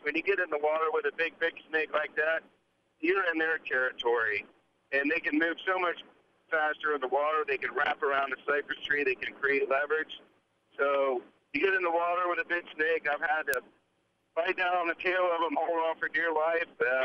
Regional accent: Florida, United States; But, you know, growing up in Florida here, I've done every job, digging a ditch and swinging a hammer on concrete jobs.

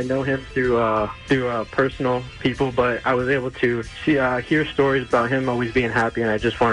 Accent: Fishhawk, Florida, United States; I am from Fishhawk.

